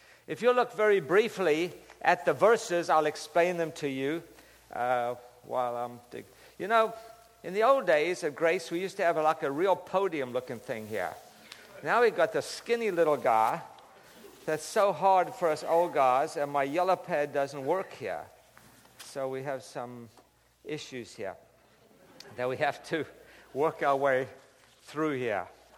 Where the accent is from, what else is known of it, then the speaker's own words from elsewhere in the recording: Durban, KwaZulu-Natal, South Africa; We went by the house that I grew up in Durban, South Africa.